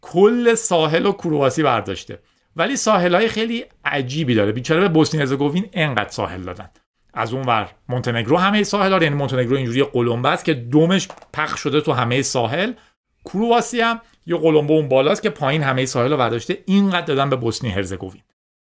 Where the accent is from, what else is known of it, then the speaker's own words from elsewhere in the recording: Iran; معلومه که من به عنوان یک ایرانی خسته میگفتم خب من نمیتونم بیام